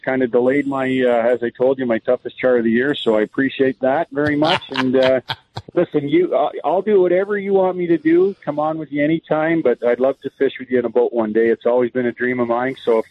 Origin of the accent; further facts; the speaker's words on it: Gravenhurst, Ontario, Canada; You know, I grew up in Gravenhurst down the road 10 minutes, and Bracebridge is where we are just outside now